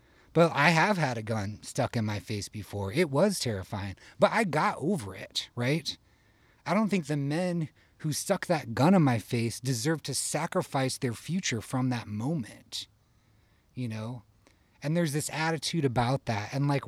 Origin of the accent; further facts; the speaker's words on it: St. Louis, Missouri, United States; I already knew I was cool from St. Louis